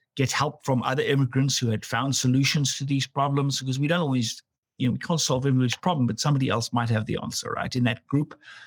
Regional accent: South Africa; now in Canada; I came from South Africa and Africa, and I thought, you know, I'd experienced multiculturalism.

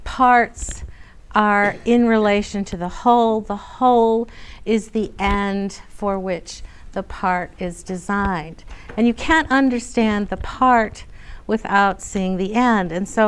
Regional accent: Illinois, United States; I'm from Illinois, the land of Lincoln, and Glenn is from the secession state of South Carolina.

